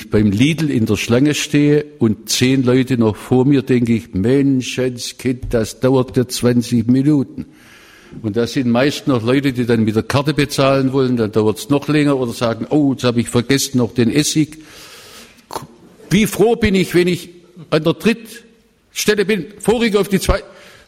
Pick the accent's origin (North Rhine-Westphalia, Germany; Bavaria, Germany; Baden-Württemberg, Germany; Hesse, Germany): Baden-Württemberg, Germany; Stuttgart; Als die Großmutter gestorben war im Jahr 1953 bei uns zu Hause in Stuttgart